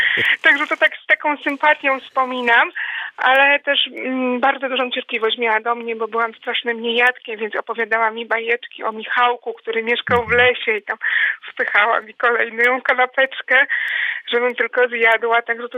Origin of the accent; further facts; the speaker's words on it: Świdnica, Lower Silesian Voivodeship, Poland; ja wychowywałam się w Świdnicy w domu wielopokoleniowym. Mieszkałam z babcią, dziadkiem, prababcią i oczywiście rodzicami.